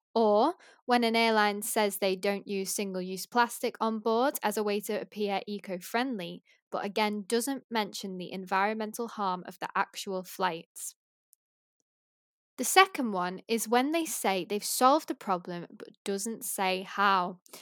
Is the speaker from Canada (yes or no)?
no; Liverpool, North West England, United Kingdom; should be easy for me to pronounce as a Scouser.